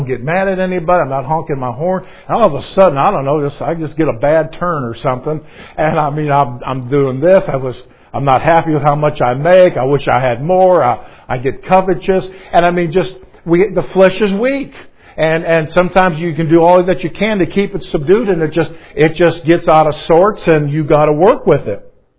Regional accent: Chicago, Illinois, United States; I grew up again in Chicago, and I hope that you don't hold that against me.

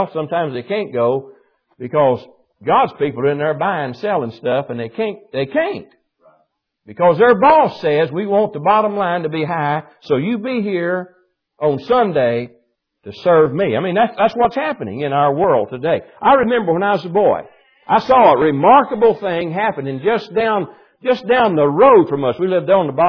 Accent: Arkansas, United States; now in Missouri, United States; Of course, I was raised in Arkansas. I don't know how it was up here in Missouri at all.

